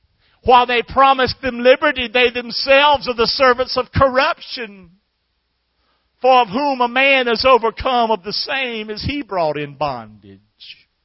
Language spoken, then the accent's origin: English; Rockingham, North Carolina, United States; And I'm from Rockingham, North Carolina, deep south.